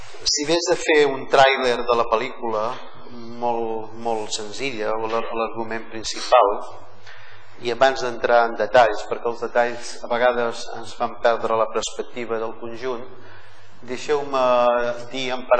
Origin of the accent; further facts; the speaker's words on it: Balearic Islands, Spain; accent: Menorcan; avisa de la meva varietat lingüística, que soc menorquí, efectivament.